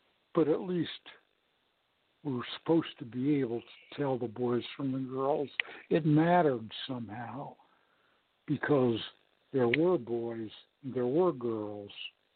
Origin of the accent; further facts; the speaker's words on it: Los Angeles, California, United States; I grew up in Los Angeles, air pollution was a real problem.